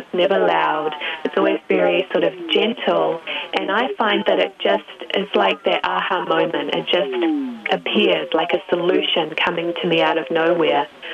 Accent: New Zealand; moved away as an adult; also born or lived in United Kingdom; now in United States; I first left my home country of New Zealand, and I lived in the UK first, and then I moved to the United States

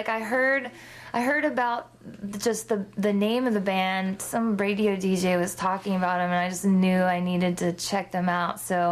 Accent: Minnesota, United States; I grew up in Minnesota, so not very far from Canada.

